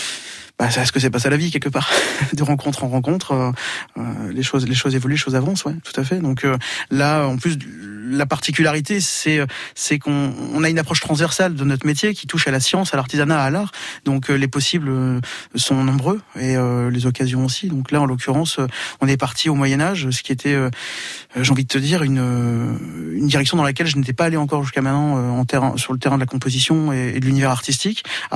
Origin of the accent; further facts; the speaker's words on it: Brittany, France; Non, on n'est pas français, on est breton.